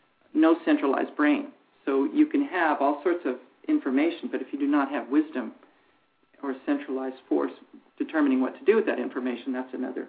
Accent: Texas, United States; The Alamo, I'm from Texas, you know, we will never surrender.

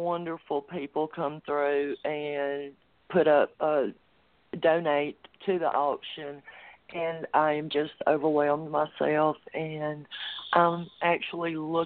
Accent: Mississippi, United States; now in Colorado, United States; I'm from Mississippi, and I had gotten really bad sick, and the doctors there had told me there was nothing else they could do.

